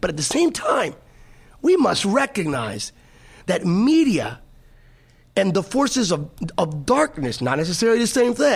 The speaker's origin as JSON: {"language": "English", "country": "United States", "said": "I'm an American of Hispanic descent, third. But that's, I'm an American, right?"}